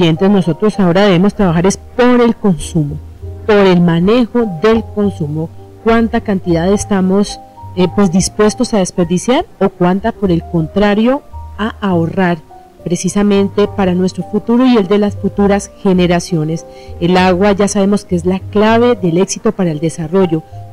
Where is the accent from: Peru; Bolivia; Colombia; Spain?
Colombia